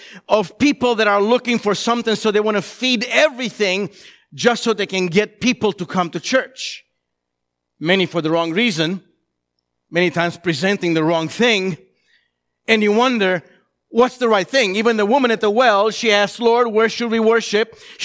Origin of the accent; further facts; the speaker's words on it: Romania; now in Chicago, United States; So in our Romanian church growing up in Romania or even in Chicago